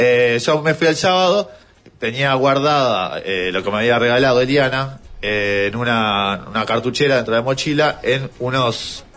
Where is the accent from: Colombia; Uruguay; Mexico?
Uruguay; Yo, muy provinciano, decía, vengo de Uruguay, soy uruguayo